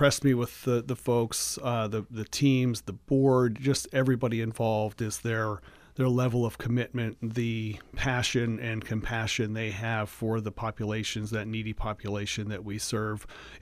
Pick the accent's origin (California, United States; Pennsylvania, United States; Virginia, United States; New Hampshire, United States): Pennsylvania, United States; Johnstown; I grew up in the Johnstown, Altoona area. And I kind of liken Roseburg to Johnstown.